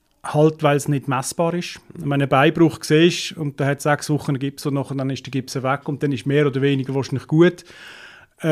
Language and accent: German; Muttenz, Basel-Landschaft, Switzerland; ich bin aufgewachsen in Muttenz.